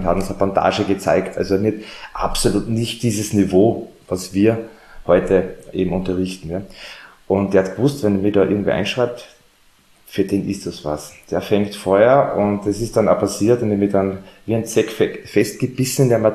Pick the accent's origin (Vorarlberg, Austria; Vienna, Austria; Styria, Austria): Styria, Austria; Graz; now in Salzburg, Austria; ich bin ja immigriert nach Salzburg, ja, von der Steiermark, ich bin ja Grazer.